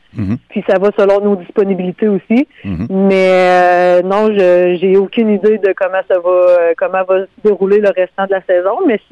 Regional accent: Amqui, Quebec, Canada; moi, je viens de d'Amqui.

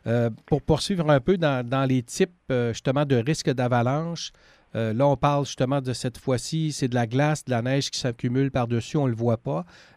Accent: Quebec, Canada; Donc, chez nous, en Gaspésie

